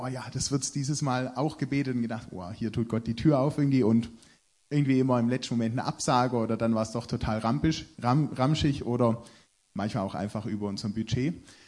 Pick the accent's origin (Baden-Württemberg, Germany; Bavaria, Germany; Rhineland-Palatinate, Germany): Baden-Württemberg, Germany; Stuttgart; Wir kommen so ganz grob aus dem Großraum Stuttgart